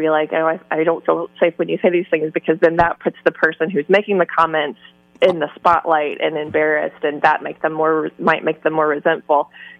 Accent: Mississippi, United States; I'm from the South, I'm from Mississippi, and whenever I'm home, that sort of behavior is a lot stronger than when I'm up here.

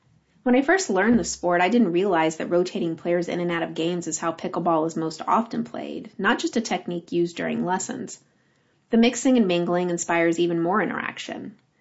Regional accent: Ann Arbor, Michigan, United States; a facility with indoor courts in my hometown of Ann Arbor, Michigan, and instantly fell in love.

